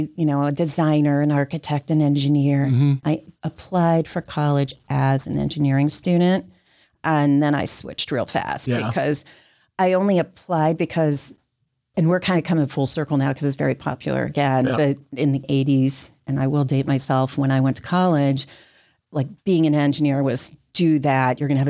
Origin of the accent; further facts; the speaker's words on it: Ohio, United States; I grew up in Ohio.